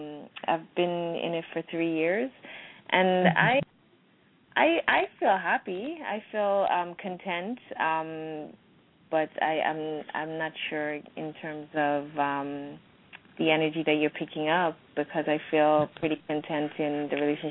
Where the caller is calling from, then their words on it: Toronto, Ontario, Canada; I'm calling from Toronto, Ontario.